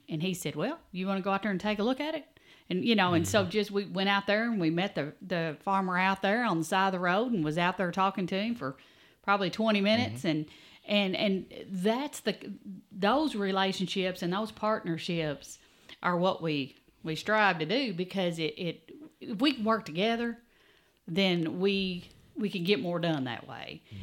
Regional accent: Webster, United States; Justin is from Webster. Of course, I'm from Webster. We've known each other. Well, been neighbors for years. Families have been neighbors.

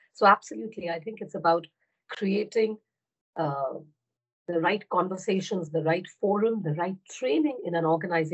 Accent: India; English is a second language; also born or lived in Europe; as I mentioned, I grew up in India, but worked in Europe and was acquired into a new company, a French company, although I didn't speak the language or know anything about it.

